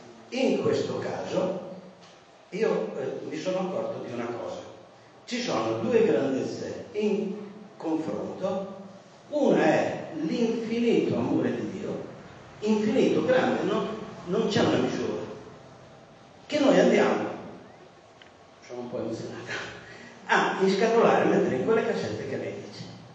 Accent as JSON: {"language": "Italian", "town": "Cesena", "region": "Emilia-Romagna", "country": "Italy", "said": "vengo da Cesena e sono venuto apposta per questo."}